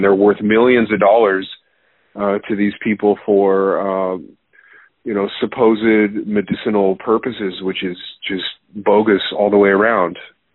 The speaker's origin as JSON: {"language": "English", "town": "Reno", "region": "Nevada", "country": "United States", "tie": "born or raised there", "said": "and it was in Reno, which is my hometown."}